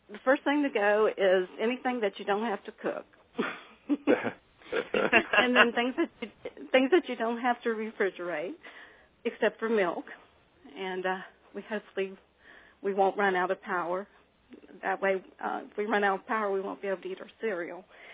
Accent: West Virginia, United States; moved away as an adult; Well, I grew up in West Virginia, but I moved to this area in 1980.

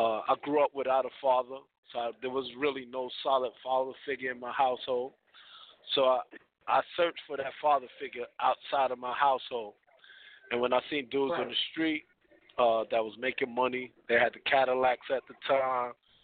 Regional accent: Queens, New York, United States; also born or lived in Long Island; Well, I originally was born in Queens. And when I moved to Long Island, I thought I moved to a different planet. You know, growing up in Queens, it was a faster lifestyle.

